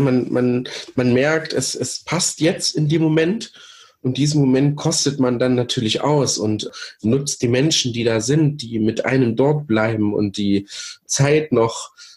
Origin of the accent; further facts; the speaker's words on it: Thuringia, Germany; Und wer Thüringen kennt, meine Heimat, Geburtsort übrigens, mein Geburtsland, Bundesland sozusagen.